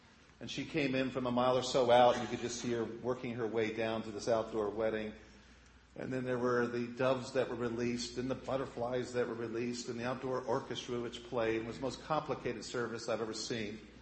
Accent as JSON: {"language": "English", "region": "Pennsylvania", "country": "United States", "tie": "born or raised there", "said": "I know growing up in Pennsylvania, Dutch country in Pennsylvania"}